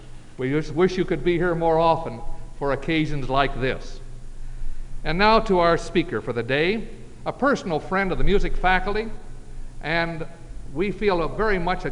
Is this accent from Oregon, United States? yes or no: no; Illinois, United States; I was raised and born in Northern Illinois